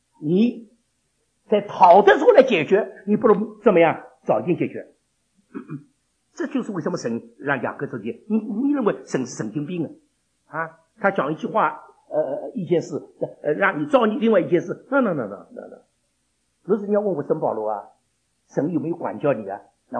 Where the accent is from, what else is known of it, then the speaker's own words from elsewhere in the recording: China; 所以我们中国人说啊，三十六则，走为上则